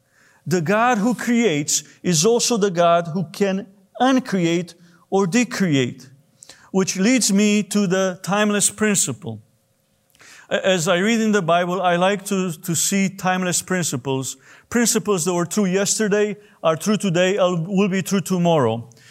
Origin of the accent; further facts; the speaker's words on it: Romania; I grew up in Romania when Romania was under communism